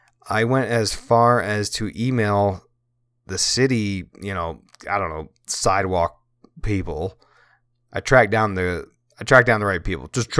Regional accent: East Coast, United States; now in Utah, United States; I've been here more than 10 years now, so I'm a transplant from the East Coast.

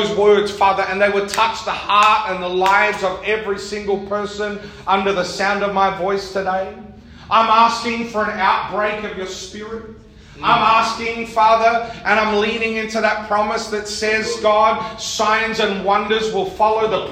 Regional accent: Victoria, Australia; also born or lived in Western Australia; But kind of being Victorian and being West Australian, I'm not sure if I'm doing the receiving or the giving.

